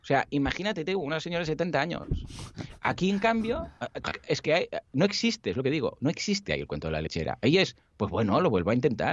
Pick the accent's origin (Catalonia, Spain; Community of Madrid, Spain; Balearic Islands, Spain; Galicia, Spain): Catalonia, Spain; Mataró; Yo soy de Mataró y aquí nos llaman los testarudos o los capgrossos, que es aquí en catalán